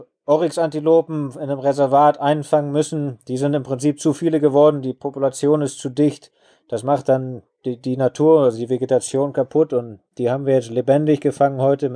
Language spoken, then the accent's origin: German; Germany; now in Botswana; Ich bin am Bodensee aufgewachsen